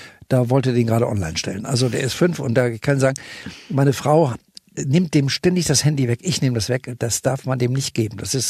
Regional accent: Saarbrücken, Saarland, Germany; ich kenne Sie irgendwoher, wo kommen Sie her? Ich sage, aus Saarbrücken.

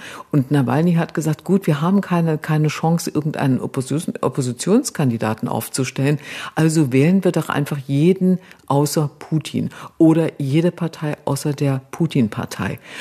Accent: Germany; ich bin in der DDR aufgewachsen

